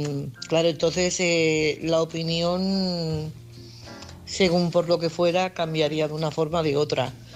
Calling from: Barcelona, Catalonia, Spain; de Barcelona.

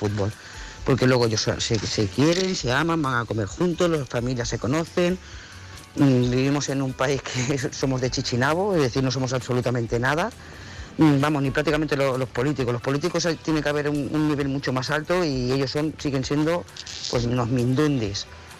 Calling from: Lloret de Mar, Catalonia, Spain; de Lloret de Mar.

